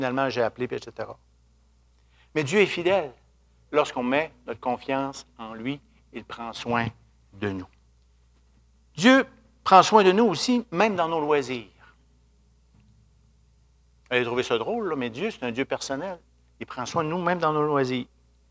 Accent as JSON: {"language": "French", "town": "Rivière-du-Loup", "region": "Quebec", "country": "Canada", "said": "parce que moi, je suis originaire de Rivière-du-Loup"}